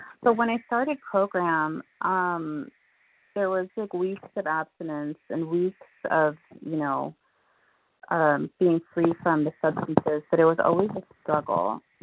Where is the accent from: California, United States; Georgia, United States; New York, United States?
California, United States; Southern California.